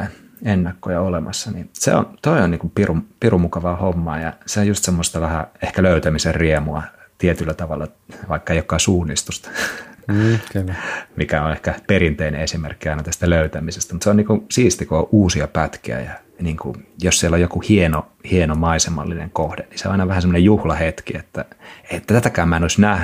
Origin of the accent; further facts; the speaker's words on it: South Ostrobothnia, Finland; siellä Pohjanmaalla tutuilla kotikonnuilla, että vähän Lapua ja Ylistaron rajoja siellä kolkutellen